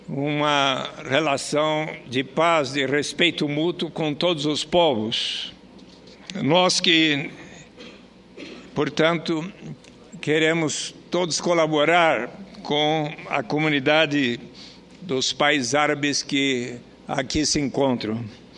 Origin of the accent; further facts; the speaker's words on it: São Paulo, Brazil; em especial na cidade onde nasci e moro, que é São Paulo